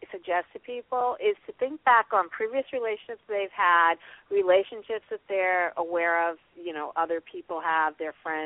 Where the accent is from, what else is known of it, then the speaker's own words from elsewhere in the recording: New York, United States; And I'm from New York.